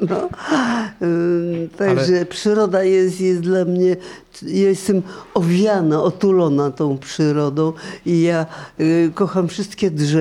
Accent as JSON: {"language": "Polish", "town": "Międzyrzec Podlaski", "region": "Lublin Voivodeship", "country": "Poland", "tie": "born or raised there", "also_born_or_lived": "Drelów", "said": "Bo ja pochodzę właśnie z tego Międzyrzeca, a jako dziecko byłam z mamą zawsze ciągle na wsi, w Drelowie."}